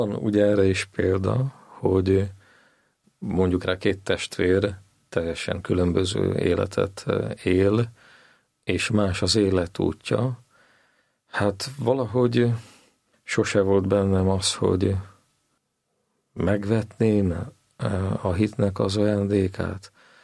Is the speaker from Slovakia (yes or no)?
yes; Babindol, Nitra Region, Slovakia; Édesapám a szülőfalumban, Bábindalon, ez a Zoborvidéken van, Nyitra mellett.